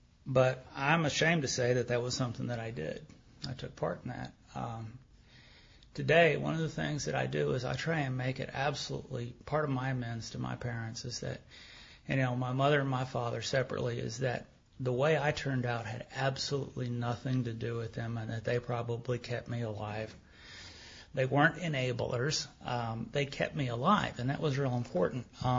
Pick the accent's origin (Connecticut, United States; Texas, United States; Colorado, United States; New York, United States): Texas, United States; Dallas; I'm from Lake Highlands, right? I mean, I'd never seen anything like that before in my life.